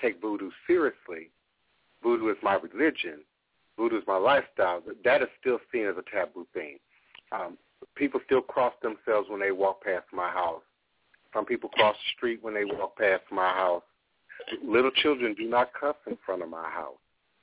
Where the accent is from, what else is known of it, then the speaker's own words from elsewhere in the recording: Chicago, Illinois, United States; born there; You know, I'm born from Chicago. I have brothers and sisters still in Chicago.